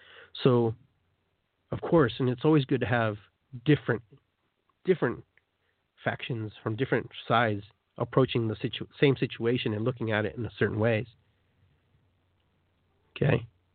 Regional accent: Peru; now in United States; I am South American too. I'm from Peru as well.

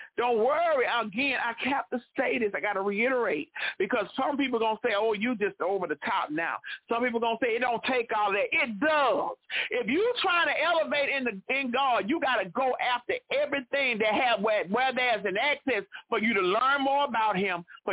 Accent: Mobile, Alabama, United States; Woo! My hometown. Come on here, Alabama.

